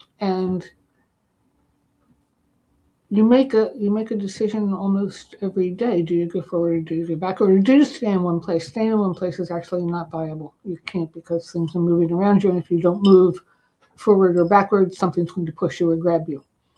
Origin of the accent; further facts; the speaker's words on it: Baltimore, Maryland, United States; now in Maine, United States; and I grew up in Baltimore, and I survived Baltimore. I don't want to go back to Baltimore because, you know, I'm not that tough anymore. I'm different tough. I'm Maine tough now.